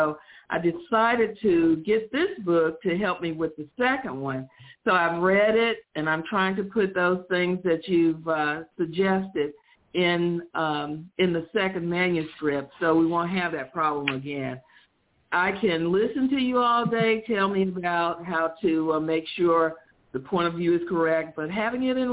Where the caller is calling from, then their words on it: Huntsville, Alabama, United States; calling from Huntsville.